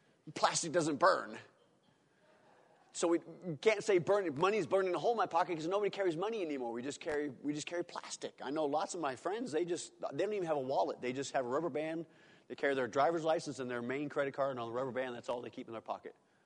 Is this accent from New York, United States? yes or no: no; North Dakota, United States; born there; I used to live, my mom and dad, when we lived in Towner, North Dakota. I was born in North Dakota, so if that's any reason why I'm weird, there you go.